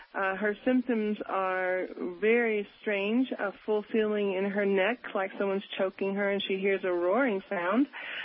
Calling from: Denver, Colorado, United States; I'm calling from Denver.

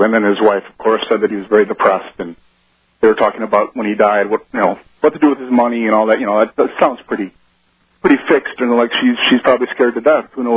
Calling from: Wisconsin, United States; Wisconsin, Alex.

